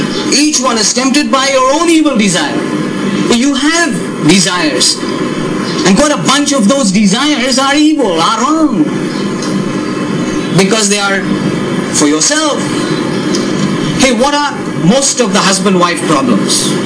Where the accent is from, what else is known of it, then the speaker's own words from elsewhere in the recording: India; But I'm an Indian